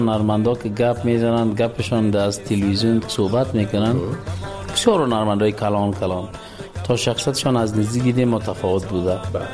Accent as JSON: {"language": "Persian", "region": "Kabul", "country": "Afghanistan", "tie": "born or raised there", "accent": "mix of Kabul and Panjshir", "said": "من زاده کابل هستم، متولد کابل. کابل جان،"}